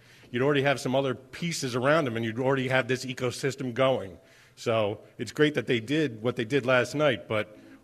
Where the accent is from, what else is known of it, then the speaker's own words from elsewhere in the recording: Jamaica, Vermont, United States; I'm from Jamaica, Vermont. So okay. Brattleboro is kind of like the big metropolis for me.